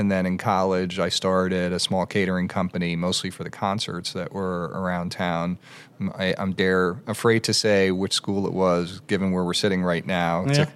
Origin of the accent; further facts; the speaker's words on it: New York, United States; I grew up in New York.